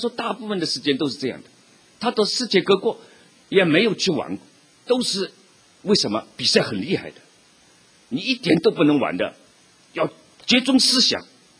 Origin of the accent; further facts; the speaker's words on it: China; 我们中国人对罪啊是很有学问的。